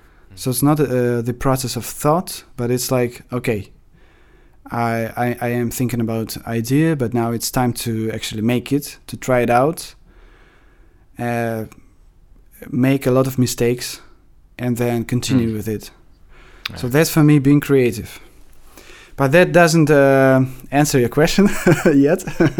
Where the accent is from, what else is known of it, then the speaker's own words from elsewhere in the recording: Russia; English is a second language; Growing up in Russia, it wasn't really easy to express them